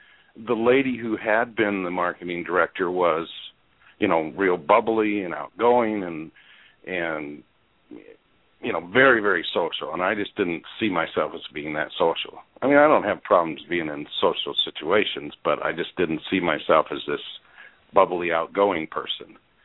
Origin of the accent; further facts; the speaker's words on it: Washington, United States; also born or lived in Michigan; Well, I started out in Western Washington, north of Seattle, and ended up in Michigan because I started working in hospitals.